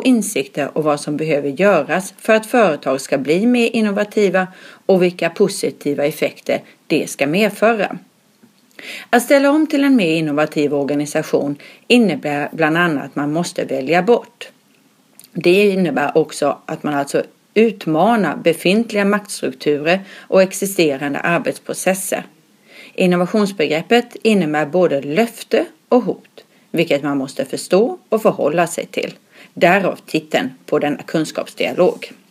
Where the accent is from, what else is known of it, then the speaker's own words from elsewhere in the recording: Stockholm, Stockholm County, Sweden; och min kollega …, och vi kommer båda ifrån Stockholms stad.